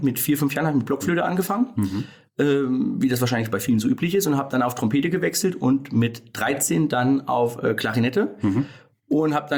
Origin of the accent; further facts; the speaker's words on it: Fulda, Hesse, Germany; ich bin in Fulda geboren, im Herz-Jesu-Krankenhaus und dann aufgewachsen und noch lebhaft in Nüstadt. Hab nur kurze Zeit mal in Würzburg gewohnt zum Studium halt.